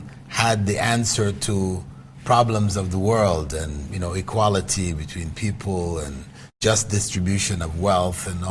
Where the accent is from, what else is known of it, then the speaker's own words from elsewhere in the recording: Canada; my family migrated to Canada. I grew up in Canada.